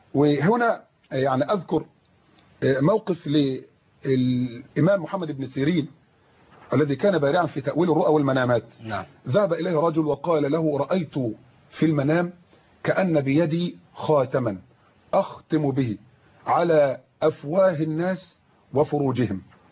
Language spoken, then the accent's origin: Arabic; Egypt; على مستوى بلدنا مصر